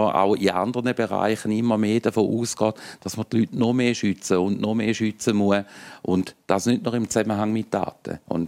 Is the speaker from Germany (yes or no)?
no; Switzerland; bei uns in der Schweiz